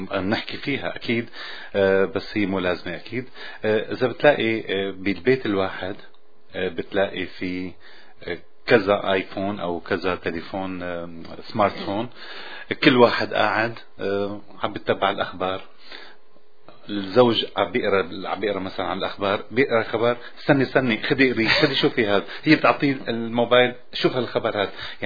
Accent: Syria; بلدنا سوريا

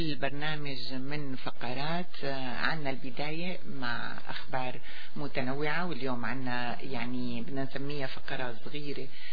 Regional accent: Syria; بلدنا سوريا

